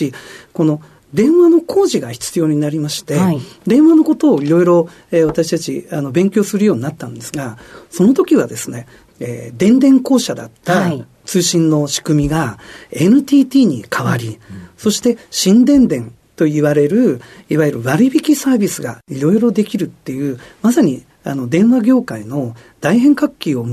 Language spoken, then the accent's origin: Japanese; Nagoya, Aichi, Japan; also born or lived in Kitakyushu; 小学校に入る前にですね、はい、父の転勤で、はい、それで名古屋の方に移りまして、ですから小学校からは、まあ、具体的に言うと春日井市というところですが、はい、そこで、生活しておりました。